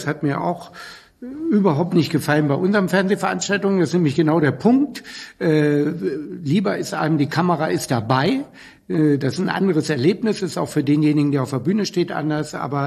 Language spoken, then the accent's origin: German; Hanover, Lower Saxony, Germany; born there; Ich bin in Linden geboren.